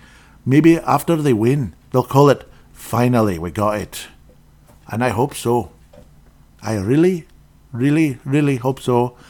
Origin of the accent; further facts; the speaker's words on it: Golden Valley, Minnesota, United States; At least I have a New York personality, even though I'm from Golden Valley, Minnesota.